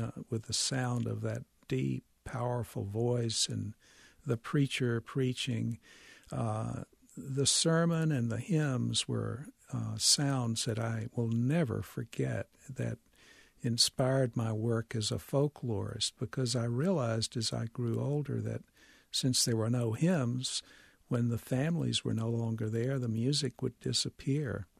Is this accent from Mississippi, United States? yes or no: yes; Mississippi, United States; as a Southerner, this is part of my culture. These are voices that I understand in my heart, that I grew up with. And in order to better understand myself as a white Mississippian born in a privileged family